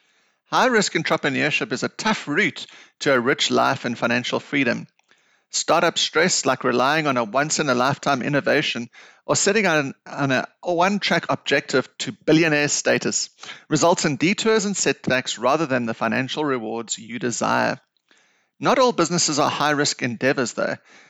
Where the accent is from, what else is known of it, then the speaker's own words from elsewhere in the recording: Johannesburg, Gauteng, South Africa; I'm from Johannesburg, South Africa. So the lions are in the front garden. It's a wild place here in South Africa, but we are here and surviving